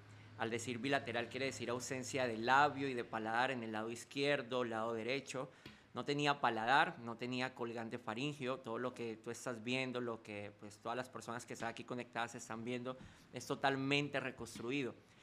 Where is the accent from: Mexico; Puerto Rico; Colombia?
Colombia; Qué bueno que estás visitando mi tierra, que te han tratado bien. Pues nosotros felices de que hayan venido aquí a bendecir a nuestro país.